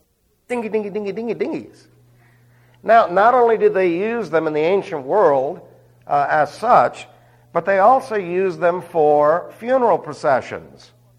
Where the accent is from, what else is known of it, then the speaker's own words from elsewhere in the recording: New York City, New York, United States; Now, when I was a boy growing up in New York City, that was quite common.